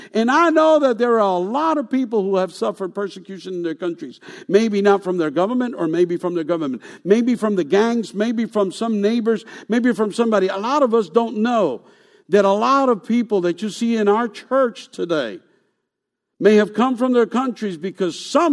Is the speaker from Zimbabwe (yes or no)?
no; Puerto Rico; moved away as an adult; also born or lived in Bronx, New York; now in United States; I was born in this country. I was born in the Bronx, New York. But as a little child, I was taken to Puerto Rico, where I was raised, and became a man.